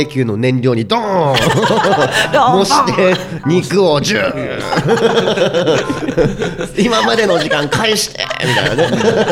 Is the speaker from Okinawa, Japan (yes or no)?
no; Hokkaido, Japan; 北海道出身やのに全然ダメやん俺